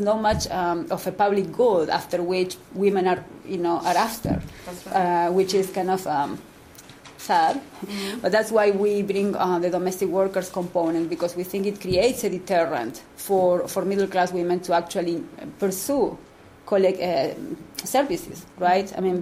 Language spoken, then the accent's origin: English; Uruguay; I'm originally from Uruguay, by the way, so I feel entitled to criticize.